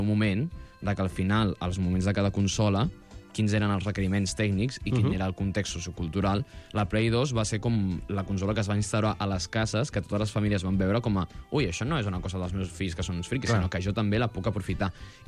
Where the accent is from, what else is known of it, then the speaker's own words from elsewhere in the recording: Cornellà, Catalonia, Spain; Però jo m'he criat a Cornellà, per tant